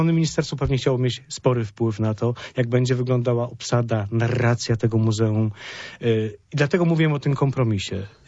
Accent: Poznań, Greater Poland Voivodeship, Poland; to pewnie my poznaniacy tak mamy

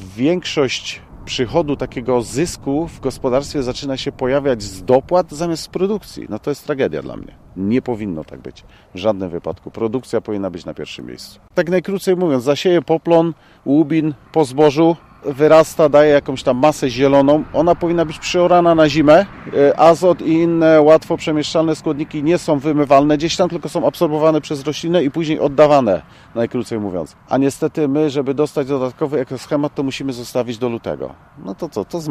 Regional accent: Głażewo, Masovian Voivodeship, Poland; Ja pochodzę z gospodarstwa w sąsiedniej wiosce Głażewo. Tam jest po ojcu gospodarstwo.

